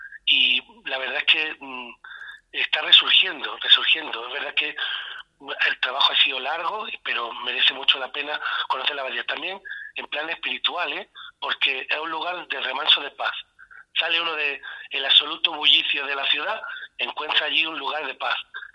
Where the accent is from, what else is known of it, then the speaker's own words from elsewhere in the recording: Granada, Andalusia, Spain; algo que especialmente a nosotros nos toca como granadinos